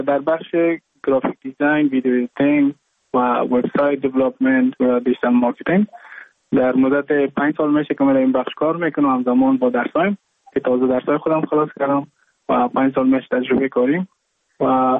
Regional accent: Mazar-i-Sharif, Balkh, Afghanistan; moved away as an adult; now in Goa, India

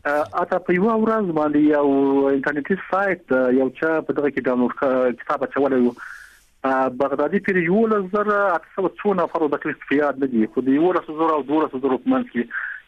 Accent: Ghazni, Afghanistan; اوس زه خپل د غزنی دی ولایت یم

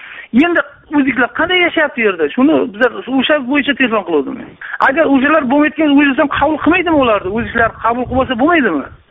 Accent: Samarkand, Samarqand Region, Uzbekistan; now in Kazakhstan; Men samarqandlikman, qozoq bo'yman. Qizlarda ishlayapman Qozog'istonda.

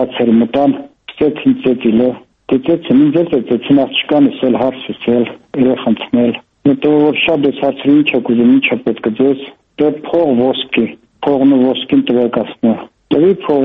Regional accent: Georgia; Հա, Վրաստան եմ գիտեմ, ես հա, ես Վրաստան եմ մեծացել։

